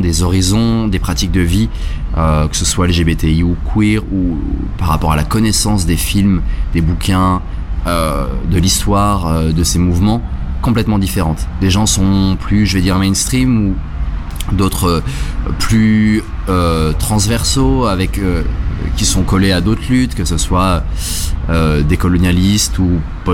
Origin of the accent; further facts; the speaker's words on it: Saint-Etienne, Auvergne-Rhône-Alpes, France; now in Le Havre, France; mon expérience, elle vient de là où je viens, de Saint-Etienne, qui est une ville où il y a beaucoup d'associations.